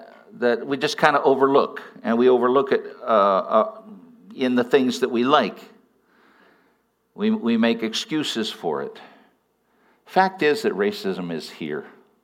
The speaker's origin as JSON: {"language": "English", "town": "New Westminster", "region": "British Columbia", "country": "Canada", "tie": "born or raised there", "said": "I grew up in New Westminster, and New Westminster was kind of a hodgepodge of every, you know, like I went to school, elementary school, secondary school, with people of almost every color."}